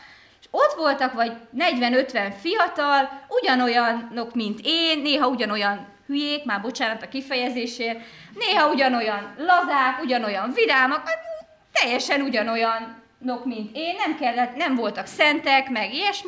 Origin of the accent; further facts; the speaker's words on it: Csengőd, Bács-Kiskun, Hungary; tehát ahonnan én jövök, Csengőd-Páhi Kaskantyú, egy lelkésze